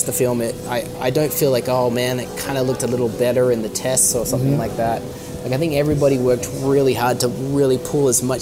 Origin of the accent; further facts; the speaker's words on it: Perth, Western Australia, Australia; I'm from Perth in West Australia.